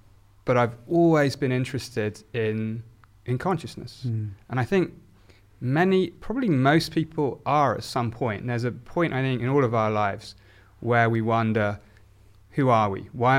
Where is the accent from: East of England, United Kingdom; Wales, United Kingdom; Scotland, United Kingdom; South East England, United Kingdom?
South East England, United Kingdom; born there; Well, so I was born in Oxfordshire. My mother was from a Catholic family from Yorkshire, actually. My father was from a Hindu family in Uttar Pradesh.